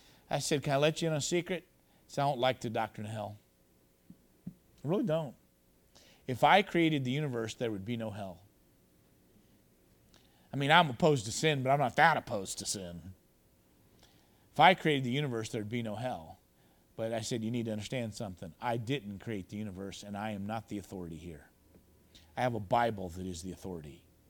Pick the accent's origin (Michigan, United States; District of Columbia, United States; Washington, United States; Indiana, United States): Indiana, United States; Indianapolis; Turns out he's not only from America, he's from my hometown, Indianapolis.